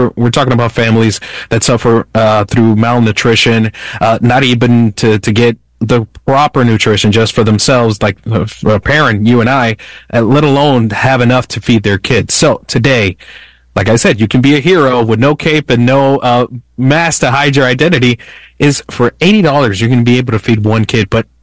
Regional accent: Colombia; And that's myself, because I'm from Colombia as well, and we serve in Colombia.

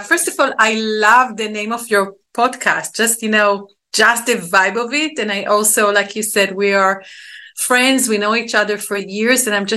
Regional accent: Israel; English is a second language; I'm originally from Israel. Growing up and living through war zones, I lived through four wars and, of course, carried a lot of trauma from the wars.

